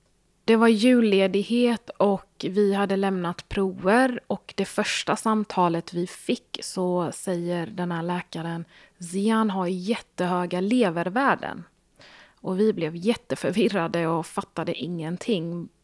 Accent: Sweden; Vi har ett indiskt påbrå. Jag är född och uppvuxen i Sverige, men mina föräldrar är från Indien.

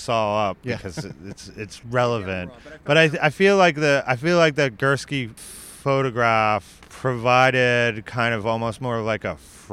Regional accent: Hopkinton, Massachusetts, United States; it was put out to commemorate the opening of the first ATM in my hometown of Hopkinton, Massachusetts in 1983.

